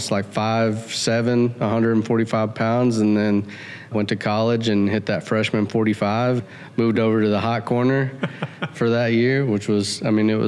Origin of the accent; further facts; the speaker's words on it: Alabama, United States; also born or lived in Frankfurt, Germany / El Paso, Texas; You know, I was born in Germany, in Frankfurt, Germany. I don't remember anything about it. We moved back to the States when I was still, I think, a year old. I moved to El Paso, Texas, lived there until I was in first grade, and that's when I moved to Alabama.